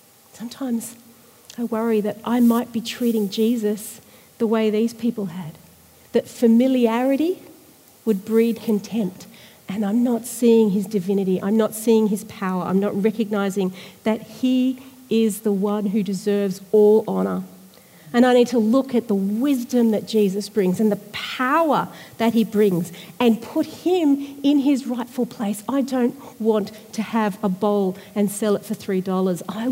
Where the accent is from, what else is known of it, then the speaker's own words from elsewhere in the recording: Australia; as somebody who is a subject, if I can use that term as an Australian, subject of Queen Elizabeth